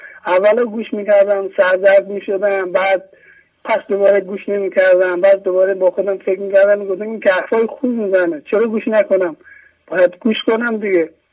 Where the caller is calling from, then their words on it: Karaj, Alborz, Iran; از اشکرز کرج زنگ میزنم.